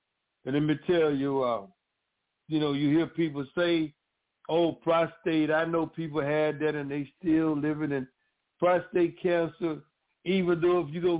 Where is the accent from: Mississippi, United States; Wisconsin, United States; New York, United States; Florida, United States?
Mississippi, United States; I grew up in Mississippi, and we were able to see black businesses.